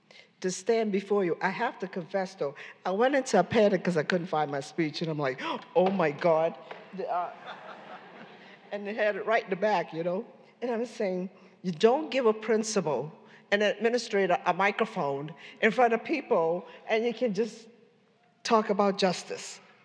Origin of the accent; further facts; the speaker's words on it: New Orleans, Louisiana, United States; And it's the same thing because I grew up in Pontchartrain Park in New Orleans, Louisiana. I know you've heard about that.